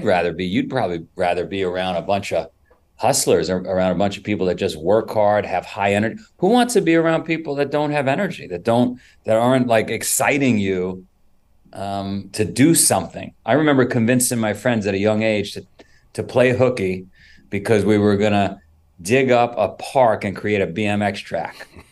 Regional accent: Queens, New York, United States; I grew up in Queens and New York many, many years ago. I'm 54.

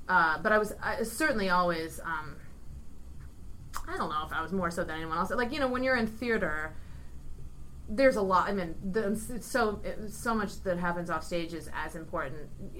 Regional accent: Ohio, United States; I have two younger brothers. My parents are wicked funny. I grew up in Ohio.

